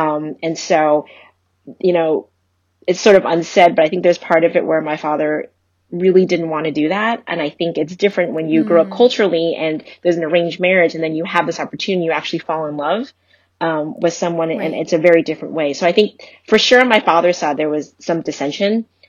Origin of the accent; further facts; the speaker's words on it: Taiwan; first language Taiwanese; English is a second language; My first language actually was Taiwanese, believe it or not. My parents spoke it, so I actually am fortunate enough to be fluent in it.